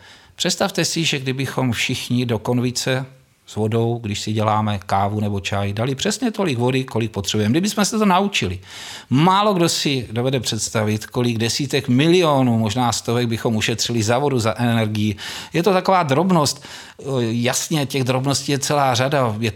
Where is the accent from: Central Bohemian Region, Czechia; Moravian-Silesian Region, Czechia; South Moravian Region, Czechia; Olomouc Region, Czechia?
South Moravian Region, Czechia; protože pocházím z Jižní Moravy, kterou si většina posluchačů představí jako jakousi placku